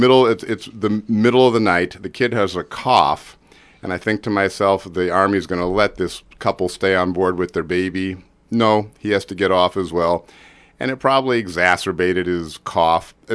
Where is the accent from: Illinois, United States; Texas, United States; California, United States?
Illinois, United States; Chicago; And I remind you that I'm from the Chicago area and have lived in lots of strange places.